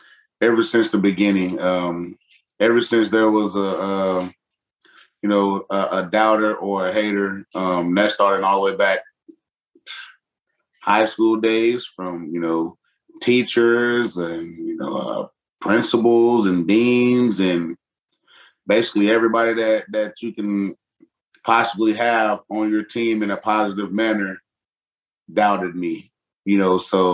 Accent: Florida, United States; I grew up in Florida. You know, it's not the most, and I grew up in not the most diverse place.

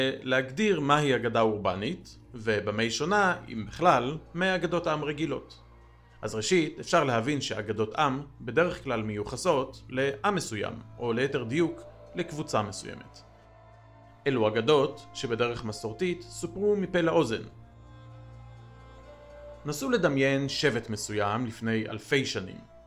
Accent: Rehovot, Central District, Israel; אני גדלתי בעיר רחובות בשנות ה-70 וה-80.

